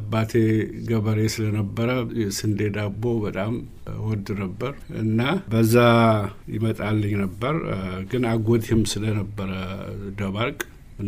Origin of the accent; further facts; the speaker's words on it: Dabat, Amhara, Ethiopia; also born or lived in Janora; አክቹዋሊ የተወለድኩት ጃኖራ የሚባል ቆላ ቦታ ነው፣ ጎንደር ክፍለ ሀገር ውስጥ ያለ ነው። ግን ያደግኩት ዳባት ነው። ጃኖራ አንድ በዳባት ወረዳ ውስጥ ያለ ቦታ ነው። በልጅነቴ በ3 ዓመቴ እዛ ዳባት መጥቼ እዛ ነው ያደግኩት።